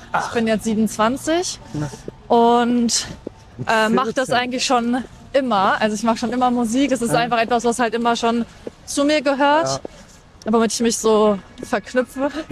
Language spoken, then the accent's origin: German; Montpellier, Occitania, France; German is a second language; now in Berlin, Germany; Ich bin Wahlberlinerin und komme aus Frankreich, aus Montpellier.